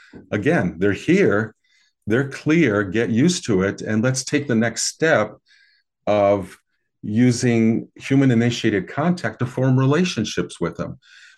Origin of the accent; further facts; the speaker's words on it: Midwest, United States; at least in the USA, where I grew up here in the Midwest and then in the 60s and 70s, you couldn't talk about it.